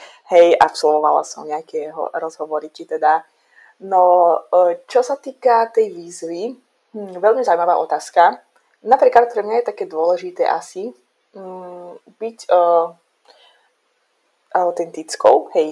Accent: Azerbaijan; moved away; tú dlhú, ktorú som absolvovala, už počnúc tým, že som odišla z Azerbajdžanu

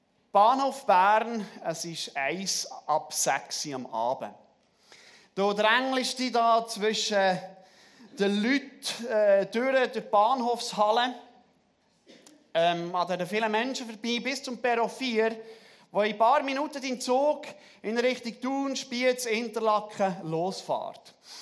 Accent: Bolivia; also born or lived in Peru; Selber habe ich ganz viele Jahre in Südamerika gelebt. Ich bin in Bolivien aufgewachsen. Habe mit meiner Familie in Bolivien und Peru als Bibelschullehrer gearbeitet. Wir sind jetzt seit 2018 wieder zurück.

